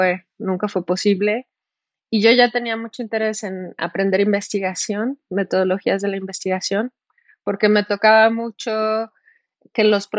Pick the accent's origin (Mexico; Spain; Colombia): Mexico; Pues yo originalmente soy del Caribe, entonces de la parte del Caribe de México.